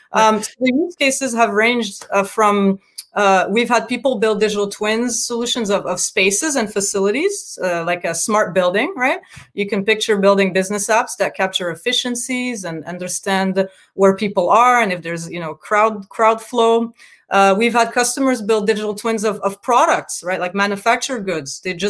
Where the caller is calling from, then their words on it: Redmond, Washington, United States; Yeah, I'm calling from my home office here in Redmond in Washington.